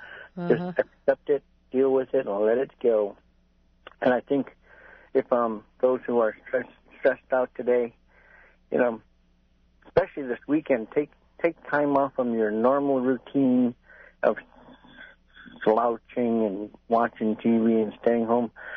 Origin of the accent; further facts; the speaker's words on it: Bethel, Alaska, United States; Bethel is my hometown, and I claim it.